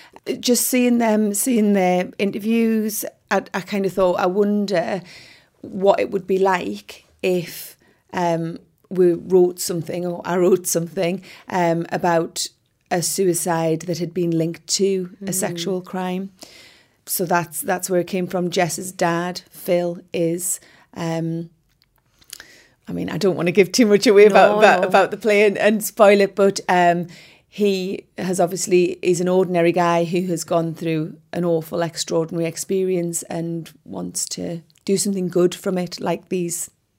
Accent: North East England, United Kingdom; I'm a writer from the Northeast

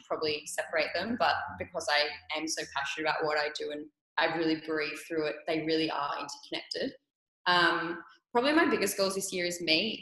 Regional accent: New South Wales, Australia; I think growing up in the Blue Mountains, like I grew up outside, that to me is really important.

